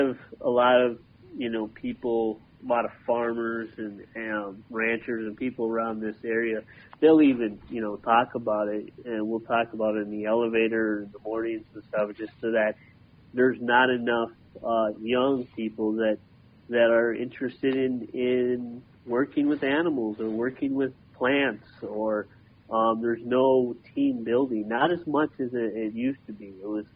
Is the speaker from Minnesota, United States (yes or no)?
yes; Morgan, Minnesota, United States; also born or lived in Belize; I came back to Minnesota. And this Morgan, Minnesota is where I grew up and is where I live now still.